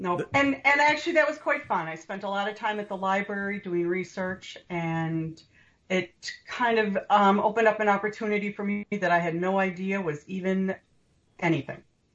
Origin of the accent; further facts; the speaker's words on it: Wisconsin, United States; For sure. And I'm from Wisconsin. We're pretty cheap.